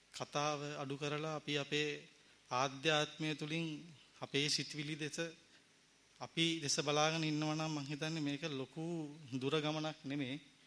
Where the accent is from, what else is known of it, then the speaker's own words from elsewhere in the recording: Kiribathgoda, Western Province, Sri Lanka; මගේ ගම කිරිබත්ගොඩ